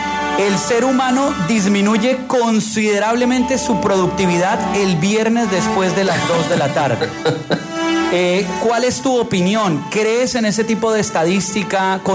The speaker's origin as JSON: {"language": "Spanish", "country": "Colombia", "said": "agradecerle también como colombiano su gestión al frente"}